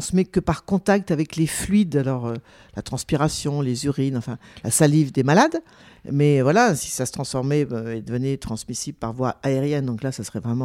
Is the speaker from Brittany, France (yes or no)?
no; Nouvelle-Aquitaine, France; Alors moi, je suis originaire du Poitou-Charentes